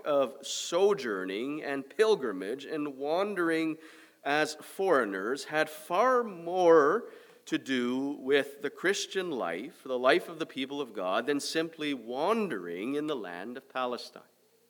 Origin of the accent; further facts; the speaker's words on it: Canada; I'm from Canada. Many of you know I've spent the last few years of my life studying in Pittsburgh, Pennsylvania, in the United States.